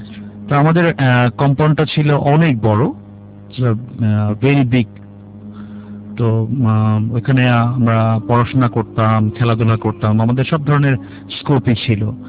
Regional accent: Dhaka, Dhaka Division, Bangladesh; আমি শুধু ঢাকার ছিলাম, আমার গ্রামের বাড়ি ফরিদপুর, বাট আমি ঢাকার ছিলাম, ঢাকায় পড়াশোনা করেছি

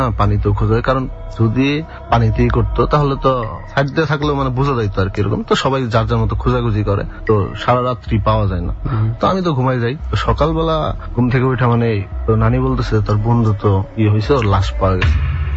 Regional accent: Jamalpur, Mymensingh Division, Bangladesh; আমার দেশের বাড়িতে, আমার হোম ডিস্ট্রিক্ট হলো জামালপুর।

